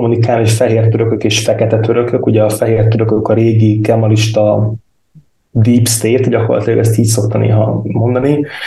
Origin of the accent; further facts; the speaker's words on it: Hungary; Igen, ugye ez magyarként egy nagyon fura helyzet.